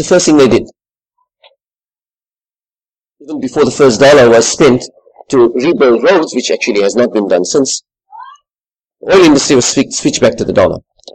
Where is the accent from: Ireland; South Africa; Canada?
South Africa; I'm from Africa. I'm from South Africa.